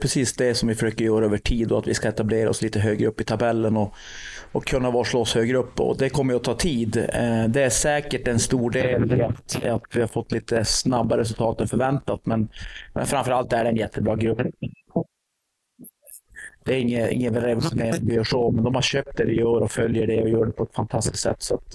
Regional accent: Sweden; Och det är ju inte för att jag är svensk

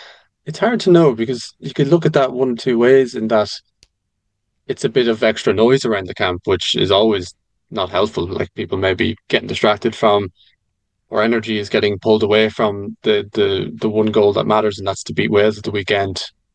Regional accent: Ireland; I think as Irish people, we like to think we're the underdogs in every fixture, regardless of the sport.

